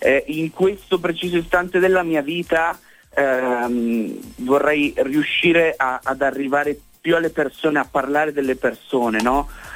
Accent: Villa Fontana, Veneto, Italy; diciamo che il mio paese, da dove arrivo, la storia comunque della mia vita, il mio papà napoletano che si sposta per militare

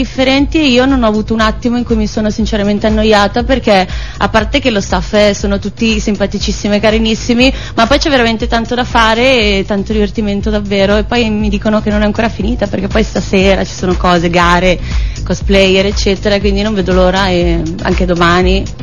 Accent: Milan, Lombardy, Italy; Mentre invece io arrivo da Milano.

